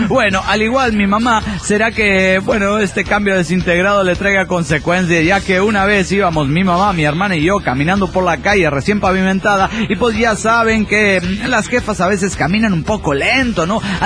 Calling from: Trelew, Chubut, Argentina; el argentino de Trelew, Argentina.

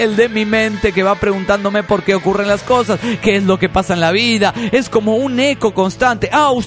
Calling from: Puebla, Mexico; de Puebla.

